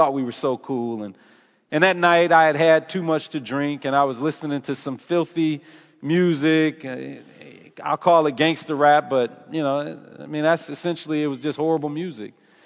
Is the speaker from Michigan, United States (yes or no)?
yes; Detroit, Michigan, United States; Now, I don't like it when people talk about my hometown, Detroit